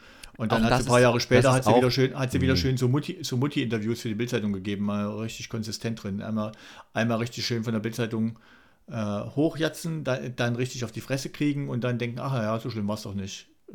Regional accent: Weimar, Thuringia, Germany; Ich habe jetzt gerade überlegt, weil eigentlich komme ich doch aus Weimar.

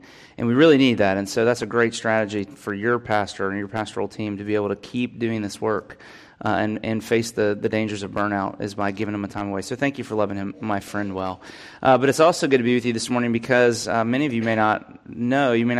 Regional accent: Winter Haven, Florida, United States; and I'm from Winter Haven and wanted to go back to Winter Haven

